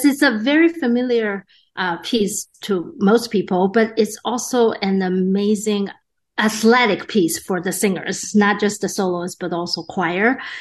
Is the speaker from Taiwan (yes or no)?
yes; Taiwan; I grew up in Taiwan